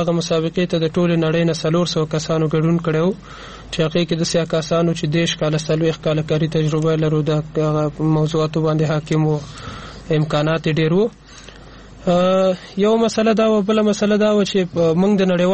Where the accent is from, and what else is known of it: Afghanistan